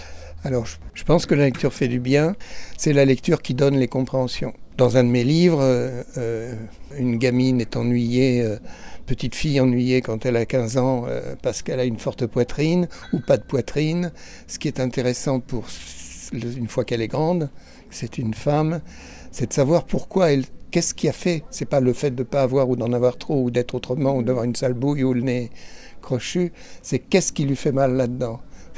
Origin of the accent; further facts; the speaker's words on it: Normandy, France; Je suis normand et j'habite la Normandie, l'Orne, depuis plus de 20 ans.